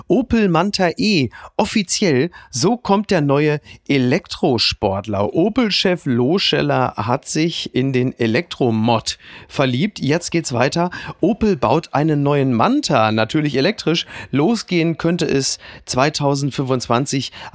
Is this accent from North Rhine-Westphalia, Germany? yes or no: yes; Castrop-Rauxel, North Rhine-Westphalia, Germany; Oder ich kann ja auch darauf hoffen, dass das Stadtfest in meiner Heimatstadt Castrop-Rauxel